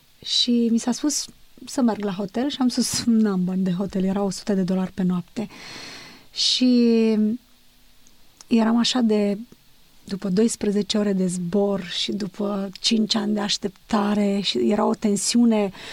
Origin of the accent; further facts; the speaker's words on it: Romania; Nu se poate, vin din România și să n-am unde să stau.